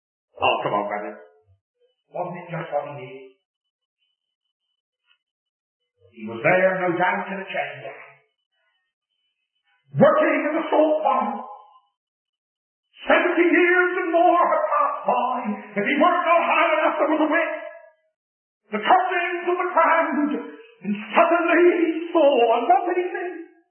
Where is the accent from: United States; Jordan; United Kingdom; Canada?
United Kingdom; England; But I'm an Englishman, you see.